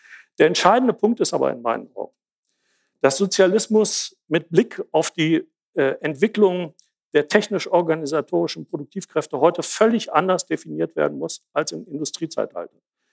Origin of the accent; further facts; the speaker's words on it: Jena, Thuringia, Germany; Ich komme aus Jena.